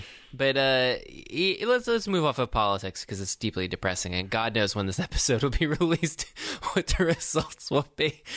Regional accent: Tampa, Florida, United States; Yeah, I'm from Tampa, Florida, and people there are very excited about the sports that are available to them

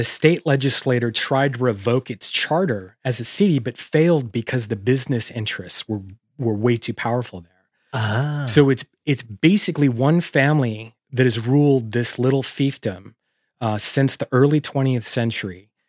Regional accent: Seattle, Washington, United States; now in Los Angeles, United States; I'm a transplant. I've been in LA for 10 years. I'm originally from Seattle

